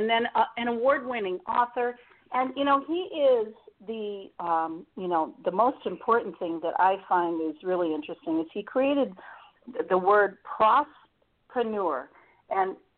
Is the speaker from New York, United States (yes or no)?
no; Chicago, Illinois, United States; moved away; I'm from Chicago, but you know, I've been away since 77.